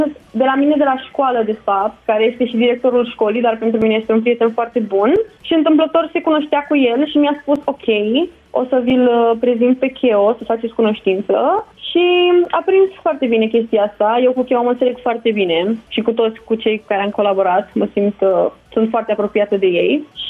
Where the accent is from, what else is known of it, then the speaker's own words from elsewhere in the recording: Bolintin-Vale, Giurgiu County, Romania; Bolintin Vale, județ Giurgiu.